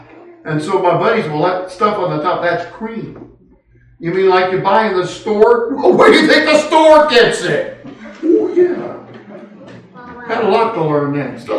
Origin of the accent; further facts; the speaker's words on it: Castro Valley, California, United States; I grew up in Castro Valley, California. A little hick town of 53,000. Didn't even have its own police department.